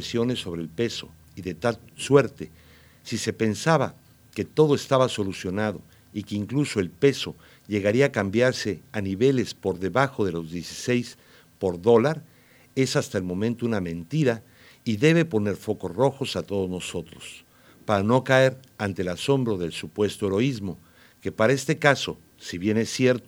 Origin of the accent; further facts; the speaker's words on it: Mexico; las preocupaciones son enormes por parte de todos nosotros como mexicanos